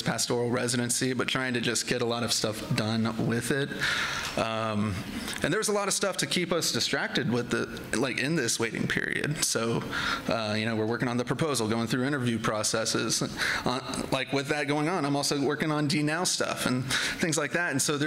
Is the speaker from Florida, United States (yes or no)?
yes; Florida, United States; We're originally from Central Florida. We're like Lake Nona Unicorn, sort of, in that way. And growing up in Central Florida was actually pretty cool.